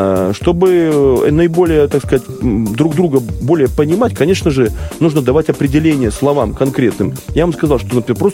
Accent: Belarus; Тяжело поднимаемся мы, белорусы.

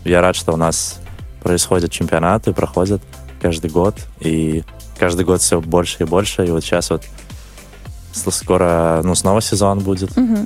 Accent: Belarus; все кричали за Беларусь, потому что они, ну, по сути, как бы вообще не знали даже, наверное, ну, откуда я.

